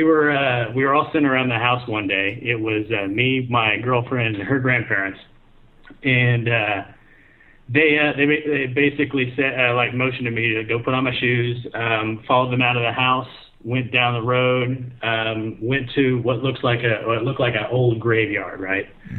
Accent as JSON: {"language": "English", "region": "Texas", "country": "United States", "also_born_or_lived": "Japan", "moved": "yes", "said": "I'm Texan."}